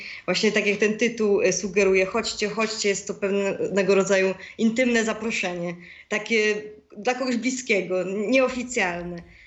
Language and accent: Polish; Zwierzyniec, Lublin Voivodeship, Poland; to była praca jeszcze moja w Zwierzyńcu właśnie, skąd pochodzę